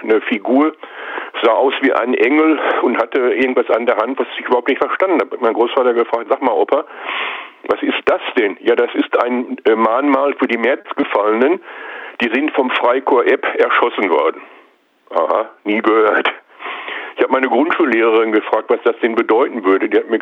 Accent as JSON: {"language": "German", "region": "North Rhine-Westphalia", "country": "Germany", "tie": "born or raised there", "said": "Ich bin in einer Zechenkolonie im Ruhrgebiet groß geworden."}